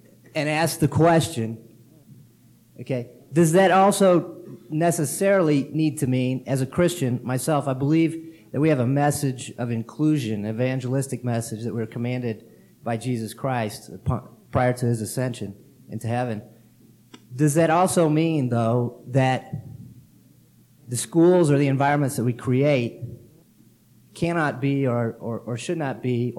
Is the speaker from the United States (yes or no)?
yes; Roswell, Georgia, United States; I'm sorry, I'm … from Roswell, Georgia.